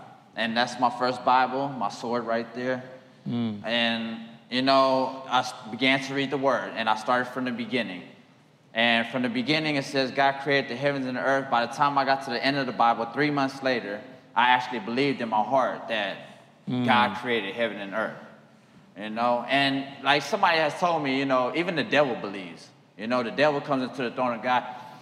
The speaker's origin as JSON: {"language": "English", "town": "Pomona", "region": "California", "country": "United States", "said": "I'm 36 years old. I'm from Pomona, and I grew up in this church. This, to me, is home."}